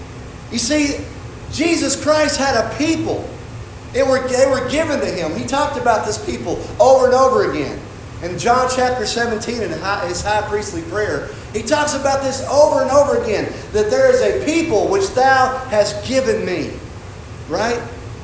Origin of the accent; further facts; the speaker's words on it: Texas, United States; You know, I came from Southeast Texas, which is really close to Southwest Louisiana